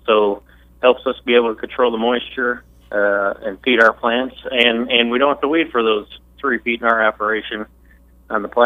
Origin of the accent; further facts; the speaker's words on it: Illinois, United States; I'm from Northern Illinois, and I came down to Parkland and got a 2-year degree in agribusiness